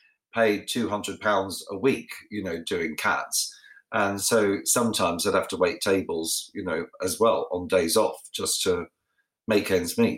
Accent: Australia; my life growing up in Australia. And a lot of people don't know I'm Australian

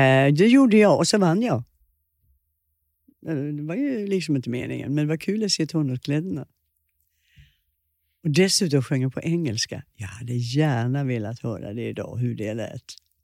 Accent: Sweden; Jag är svensk.

